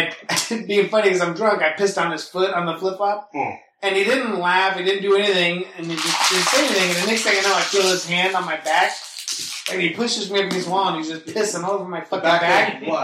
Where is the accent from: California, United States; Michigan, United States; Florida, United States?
Florida, United States; My best buddy, John, growing up in Florida, my buddy John and I were surfing up by the pier